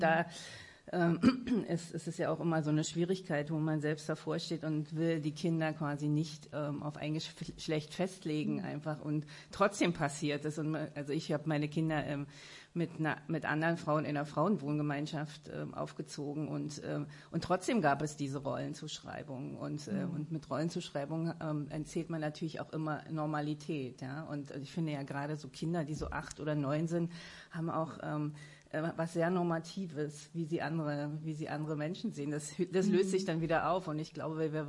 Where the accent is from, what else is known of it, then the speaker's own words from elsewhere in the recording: East Germany, Germany; ich bin im Osten aufgewachsen, in einer Industriestadt.